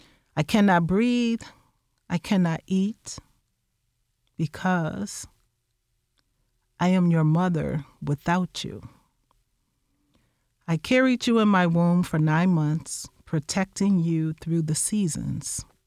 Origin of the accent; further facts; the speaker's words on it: Chicago, Illinois, United States; now in Champaign, United States; here in Champaign, but we're also from Chicago. Actually, my parents migrated from the South. I always kind of put that in my introduction, my father from Alabama and my mom from Mississippi.